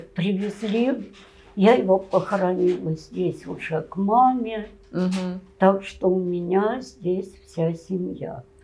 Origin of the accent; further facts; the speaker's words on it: Chanki, Moscow Oblast, Russia; born there; я родилась в Чанках.